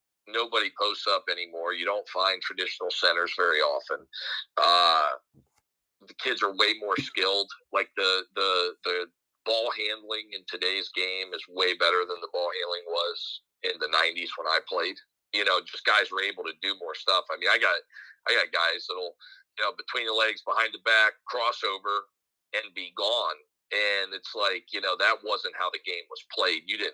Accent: Ohio, United States; I grew up on Division III basketball in Ohio.

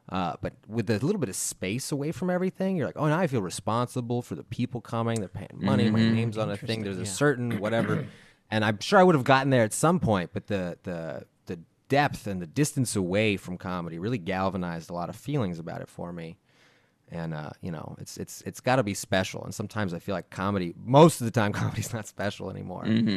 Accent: Houston, Texas, United States; No, I'm from Houston. That's where I am right now.

